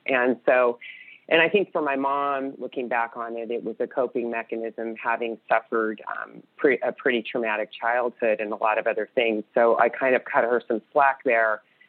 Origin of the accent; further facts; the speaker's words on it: California, United States; I grew up in California in a very small town.